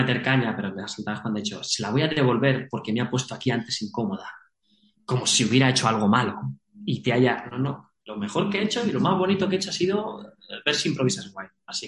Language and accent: Spanish; Spain; vengo de España